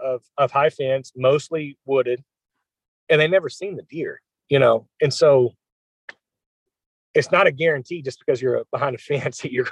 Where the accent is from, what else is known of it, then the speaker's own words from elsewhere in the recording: Oklahoma, United States; I'm from Central Oklahoma.